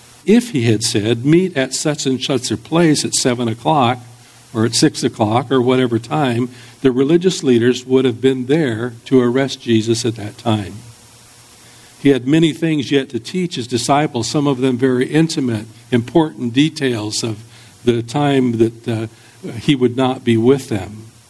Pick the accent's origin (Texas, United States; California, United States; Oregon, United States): California, United States; San Jose; also born or lived in Iowa; And in the 1950s, when we moved from Iowa to California, I'd never seen the ocean before. I don't know that I ever even realized there was such a thing. But we had moved to San Jose, and so I was like four or five years old.